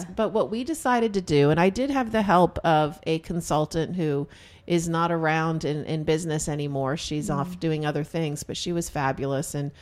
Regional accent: West Palm Beach, Florida, United States; also born or lived in Boston / Tallahassee; so we're from West Palm Beach.

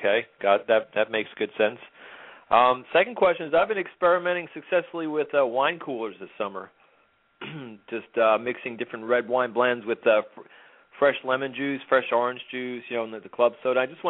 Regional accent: Kinnelon, New Jersey, United States; now in North Carolina, United States; Yeah, I'm originally from Kinnelon. I live in North Carolina now.

